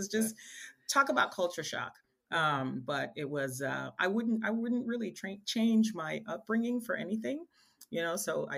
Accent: Antigua & Barbuda; born there; I was born actually in Antigua in the Caribbean.

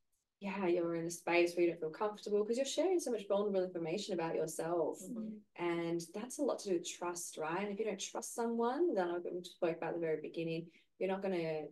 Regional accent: Perth, Western Australia, Australia; also born or lived in Sydney; I grew up in Perth.

